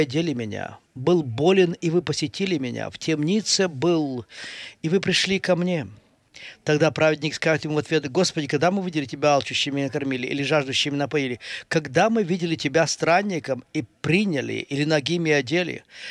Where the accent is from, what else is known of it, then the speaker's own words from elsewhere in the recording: Australia; also born or lived in Calgary; Как вы поняли, я вырос в Австралии, и я практически ничего не знал о снеге.